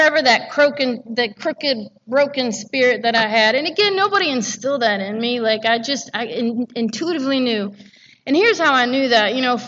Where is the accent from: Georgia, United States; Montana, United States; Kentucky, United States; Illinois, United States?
Kentucky, United States; Louisville; I grew up in Louisville, Kentucky, and I always say that for my fellow Kentucky people in here